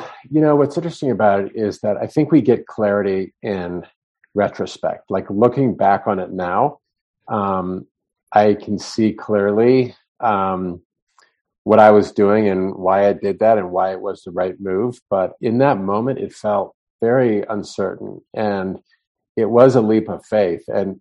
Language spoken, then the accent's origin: English; Virginia, United States; I went home and I went to my hometown in Northern Virginia.